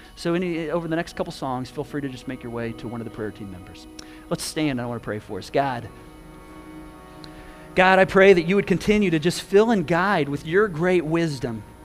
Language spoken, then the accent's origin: English; Michigan, United States; I mean, Michigan, I grew up in Michigan. It was never this way.